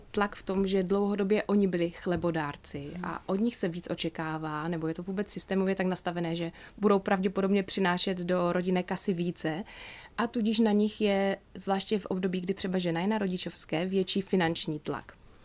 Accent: Ostrava, Moravian-Silesian Region, Czechia; protože já jsem z Ostravy

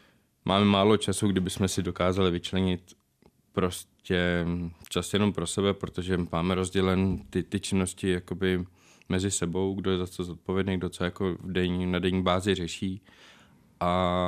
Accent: Záhoří, South Bohemian Region, Czechia; my pocházíme 5 kilometrů odsud ze Záhoří, mm-hmm. kde jsme bydleli vlastně do konce mý základní školy, pak jsme se odstěhovali na pár let do nového domku, který jsme zrekonstruovali. No a pak odsud jsme se nastěhovali do Struh, do Kravína.

